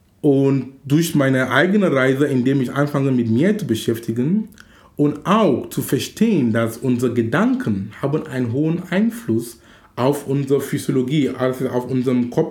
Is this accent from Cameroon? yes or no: yes; Cameroon; German is a second language; now in Hamburg, Germany; ob es jetzt in Hamburg sind, wo wir jetzt sind, oder in Kamerun, wo ich herkomme